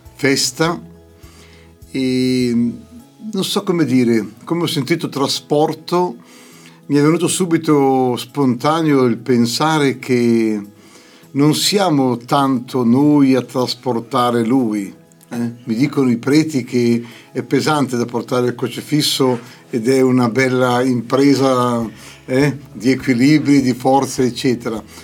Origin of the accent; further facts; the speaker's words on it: Appiano Gentile, Lombardy, Italy; Io sono di Appiano, mio papà aveva una grande devozione al crocifisso di Como. Poi sono andato a Tradate